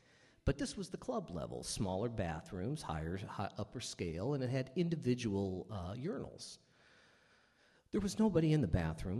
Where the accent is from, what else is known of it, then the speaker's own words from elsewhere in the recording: Kansas City, Missouri, United States; the Republicans held their national convention in Kansas City, Missouri, my hometown.